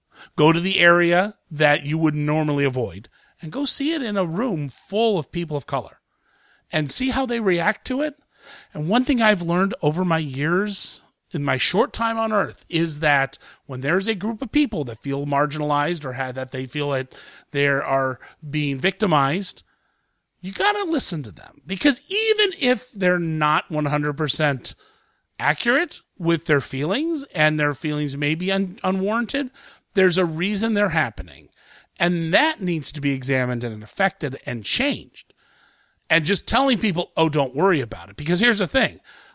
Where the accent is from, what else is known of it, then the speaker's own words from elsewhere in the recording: Ohio, United States; There have been a couple of them that have happened in Ohio. I'm from Ohio.